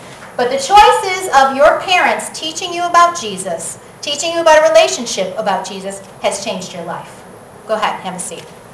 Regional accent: Buffalo, New York, United States; Or I guess me, I'm from Buffalo.

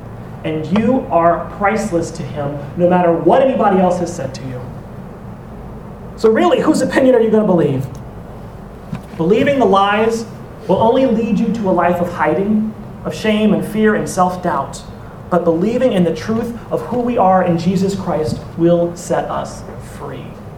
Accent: Louisiana, United States; You know, when I grew up in Louisiana, you guys have heard me mention I had two older brothers, Michael and Mark.

